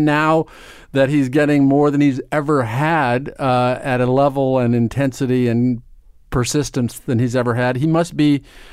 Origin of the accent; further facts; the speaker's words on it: Omaha, Nebraska, United States; I grew up in Nebraska. I grew up in Omaha, Nebraska, and went to public high school and had a very normal, lovely, trouble-free life.